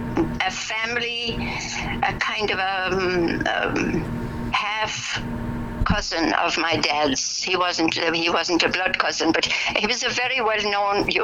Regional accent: Castleisland, Munster, Ireland; I grew up in County Kerry. Place called Near Castle Island. Town that would be well known.

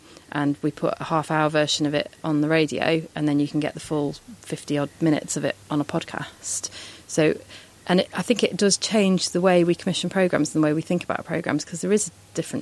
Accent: North West England, United Kingdom; I grew up in Lancashire

